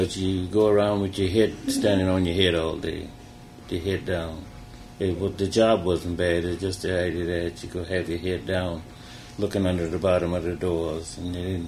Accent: Camden, South Carolina, United States; moved away as an adult; also born or lived in New York City; now in Lansing, United States; I lived in New York City before I came to Lansing. Originally, I'm from Camden, South Carolina. I left when I finished high school, I went to New York City. And I left New York City and came to Lansing.

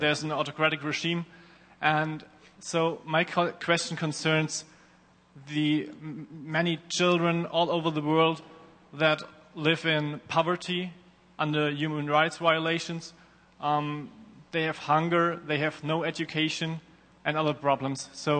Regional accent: Heidelberg, Baden-Württemberg, Germany; first language German; English is a second language; I'm a student from Heidelberg, Germany. And my mother tongue is German, but my French is not good enough, so I ask my question in English.

